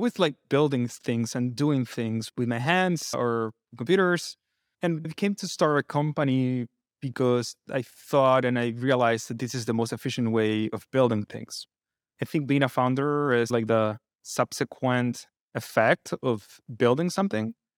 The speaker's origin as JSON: {"language": "English", "town": "Santiago", "region": "Santiago Metropolitan Region", "country": "Chile", "tie": "born or raised there", "said": "I grew up in Santiago, have three brothers."}